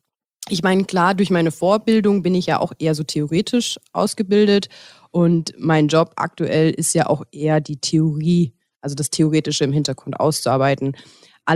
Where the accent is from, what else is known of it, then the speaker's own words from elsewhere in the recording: Rhineland-Palatinate, Germany; also born or lived in Cologne; Ursprünglich komme ich aus dem Westerwald. Oh, du schöner Westerwald. Mhm. Und ich habe tatsächlich auch ein paar Jahre in Köln gelebt, ja.